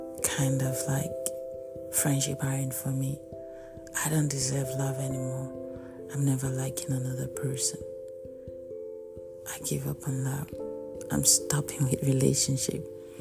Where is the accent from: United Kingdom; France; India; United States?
India; I'm Indian.